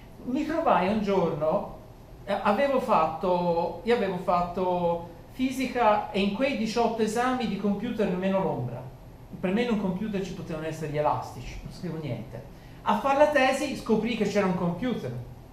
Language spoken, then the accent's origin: Italian; Pontassieve, Tuscany, Italy; Sono cresciuto a Pontassieve, parlavo grosso modo il pontassievese a quell'età